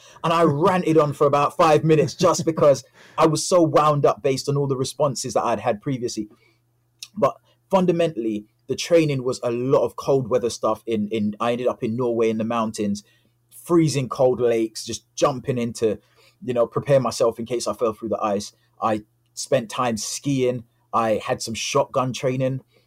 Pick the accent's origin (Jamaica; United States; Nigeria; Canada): Jamaica; born there; I was born in Jamaica